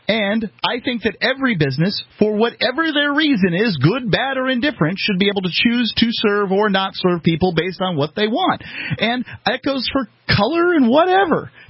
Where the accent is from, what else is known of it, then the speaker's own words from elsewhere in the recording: Sarasota, Florida, United States; We're from Sarasota, Florida